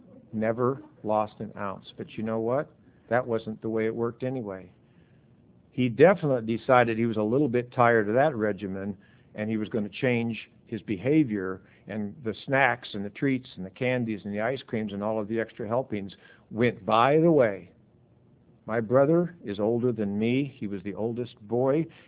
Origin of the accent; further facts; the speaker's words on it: Montana, United States; I grew up in Montana. It's cold there in the winter. We played outside in the winter in Montana.